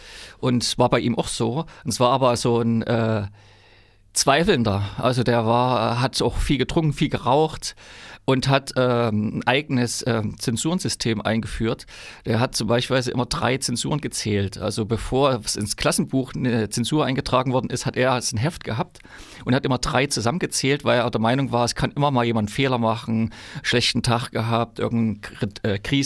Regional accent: Chemnitz, Saxony, Germany; born there; Ich bin ja in Karl-Marx-Stadt geboren und in der Schule, Johannes Erbecher Oberschule hieß die.

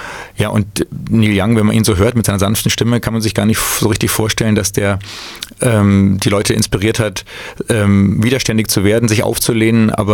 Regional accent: West Germany, Germany; ich bin ja ursprünglich aus dem Westen, dass wir das im Westen viel gehört haben

